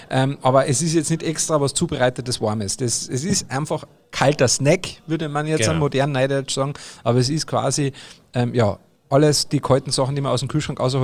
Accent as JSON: {"language": "German", "region": "Carinthia", "country": "Austria", "said": "bei uns in Österreich haben wir dann natürlich auch die verschiedenen Speck, aber wir in Kärnten, ich bin ja Kärntner"}